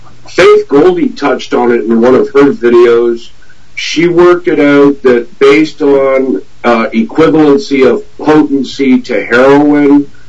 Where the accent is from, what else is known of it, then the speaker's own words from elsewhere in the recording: Niagara, Ontario, Canada; I grew up in Niagara in the food industry.